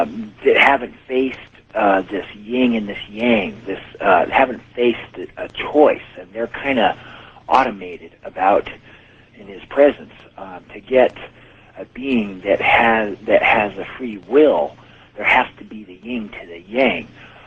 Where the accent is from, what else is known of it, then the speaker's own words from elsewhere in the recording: Riverside, California, United States; I'm from Riverside